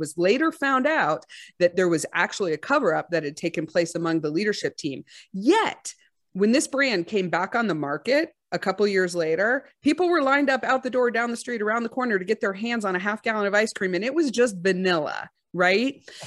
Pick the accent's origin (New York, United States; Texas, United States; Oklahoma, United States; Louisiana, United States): Texas, United States; I'm from Texas.